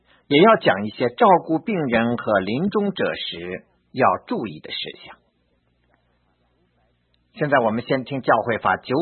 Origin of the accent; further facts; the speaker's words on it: China; 是啊，我们中国人很怕这样的学科，非常怕听死这个字